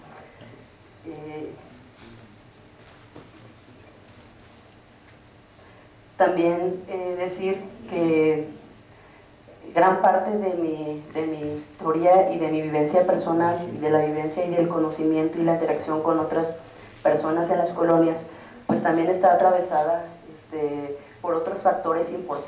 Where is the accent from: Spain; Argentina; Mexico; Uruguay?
Mexico; Ciudad Juárez, Chihuahua; yo soy originaria de Ciudad Juárez. Mi familia es una, mis padres, mi mamá, mi papá, son nacidos en el estado de Durango, migrantes a la ciudad.